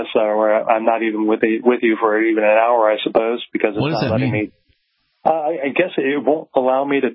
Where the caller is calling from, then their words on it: Ohio, United States; The Buckeye State.